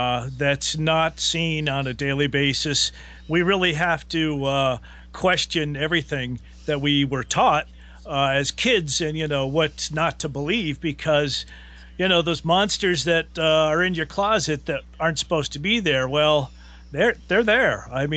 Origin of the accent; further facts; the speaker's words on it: Pennsylvania, United States; now in New Jersey, United States; Actually, I grew up in Pennsylvania. Yeah, in the Pocono Mountains, where that guy was able to elude the police for a long time.